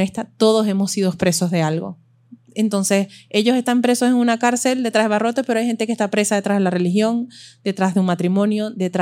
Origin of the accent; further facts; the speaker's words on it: Venezuela; also born or lived in Belgium; now in Miami, United States; Bueno, me crié toda mi infancia en Venezuela y lo llevo en la esencia.